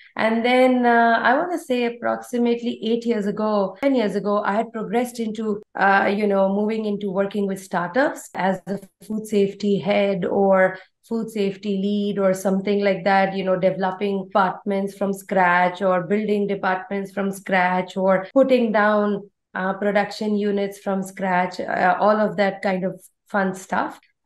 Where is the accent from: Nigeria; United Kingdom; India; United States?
India; English is a second language; So my background, if it was not very evident, I am an Indian. South Asian. So, you know, I come from the land of Ayurveda sciences